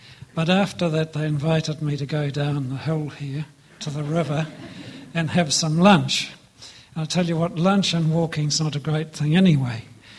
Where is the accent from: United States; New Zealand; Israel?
New Zealand; Hamilton, Waikato; and I'm from Hamilton here.